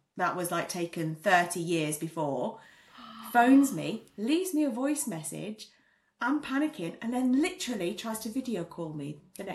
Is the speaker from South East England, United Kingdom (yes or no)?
no; East Midlands, United Kingdom; I am, and I'm from South Lincolnshire.